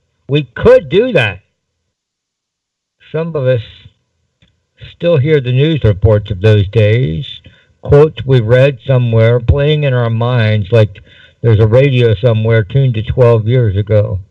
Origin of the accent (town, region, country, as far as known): Moonrock Lake, Ohio, United States; born or raised there